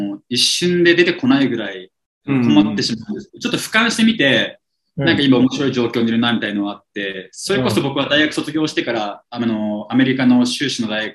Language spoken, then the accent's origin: Japanese; Nepal; Japanese is a second language; もちろん同じネパール人として同じ言語を話して助けてもらう部分もあるんですけど